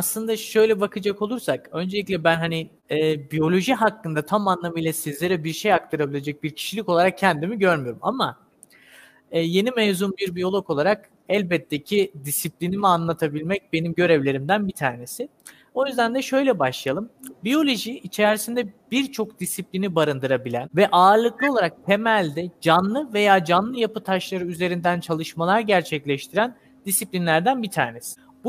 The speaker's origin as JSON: {"language": "Turkish", "region": "Zonguldak", "country": "Turkey", "tie": "born there", "said": "Ben 97 doğumluyum. Zonguldak'ta doğdum. Annem babam Karadeniz'de, Artvin'de."}